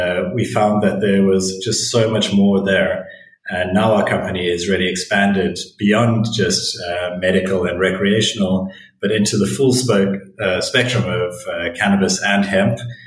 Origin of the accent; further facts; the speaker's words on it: South Africa; I'm a South African originally